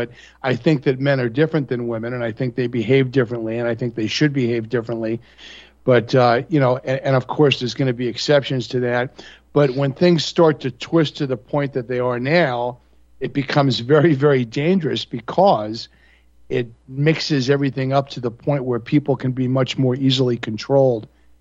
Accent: New York, United States; I grew up in North Central Long Island, and, you know, I graduated in 1978.

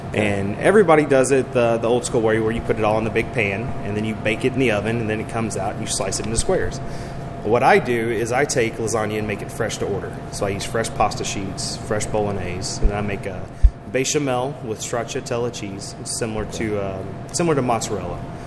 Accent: Georgetown, Indiana, United States; Well, I grew up in Southern Indiana, in Georgetown, Indiana, and then I went to culinary school at Sullivan University.

